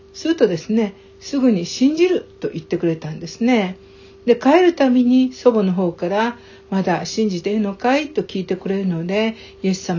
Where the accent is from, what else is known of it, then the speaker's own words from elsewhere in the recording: Seto, Aichi, Japan; moved away as an adult; now in Saitama, Japan; 私は愛知県瀬戸市出身です。